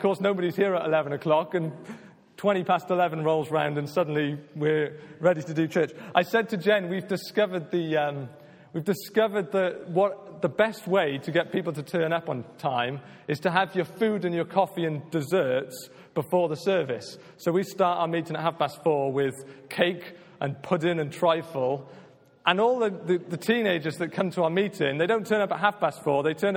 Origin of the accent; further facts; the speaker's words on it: Tonypandy, Wales, United Kingdom; moved away; So as we've said … We're from Tonopandy. I've got to be honest, I've been super excited about coming to see everybody. I think we left in January 2013